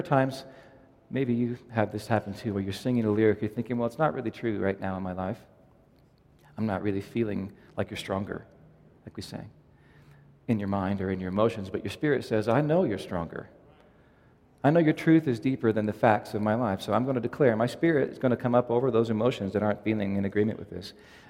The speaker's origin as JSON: {"language": "English", "region": "the South", "country": "United States", "said": "And see, we're from the South, so people throw shoes at you and hankies and donuts, you name it, right?"}